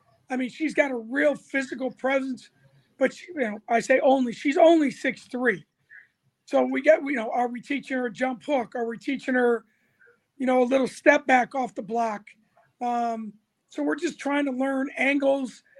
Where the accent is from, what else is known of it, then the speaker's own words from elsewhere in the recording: Ames, Iowa, United States; also born or lived in Davenport; I tell people that I was born in Davenport, Iowa, but I tell people I'm from Ames. This is my home.